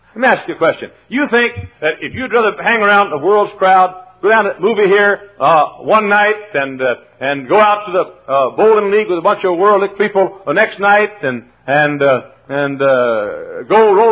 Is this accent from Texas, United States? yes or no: yes; Dallas, Texas, United States; El Paso. Oh, I'm from Dallas.